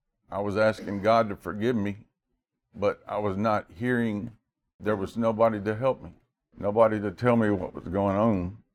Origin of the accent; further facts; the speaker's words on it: Memphis, Tennessee, United States; And I was born and raised in Frazier, right here in Memphis.